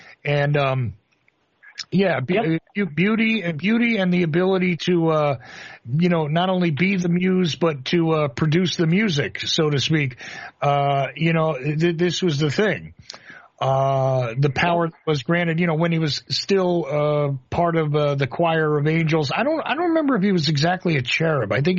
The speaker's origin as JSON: {"language": "English", "region": "New Jersey", "country": "United States", "said": "is from the same place I am. You know, I was from New Jersey."}